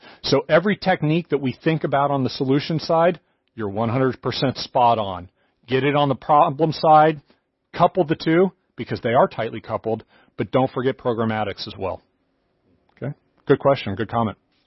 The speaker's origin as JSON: {"language": "English", "country": "United States", "said": "they were free to say this to me because I'm an American."}